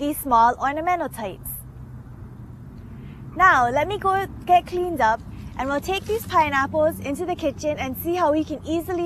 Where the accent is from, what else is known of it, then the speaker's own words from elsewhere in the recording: Hawaii, United States; from Hawaii